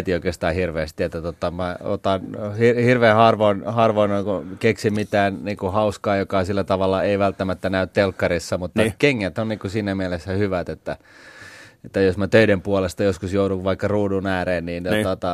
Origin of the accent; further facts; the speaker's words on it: Kirkkonummi, Uusimaa, Finland; Me muutettiin sinne, siinä oikeastaan mä vietin mun pulkka- ja maja-iän siellä